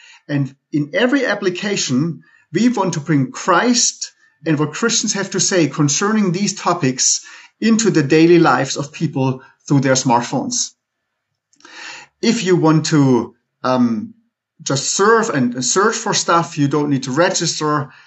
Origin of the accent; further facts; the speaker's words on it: Germany; I'm from Germany. I'm married to an American.